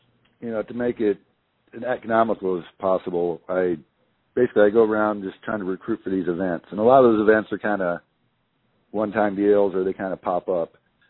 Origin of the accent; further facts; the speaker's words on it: Detroit, Michigan, United States; Not at all. I grew up in Detroit and, you know, never really spent a day hunting or fishing.